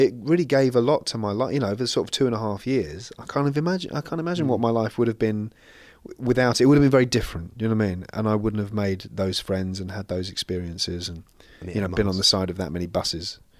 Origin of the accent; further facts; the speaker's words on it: England, United Kingdom; because I'm not allowed to say I'm good because I'm English.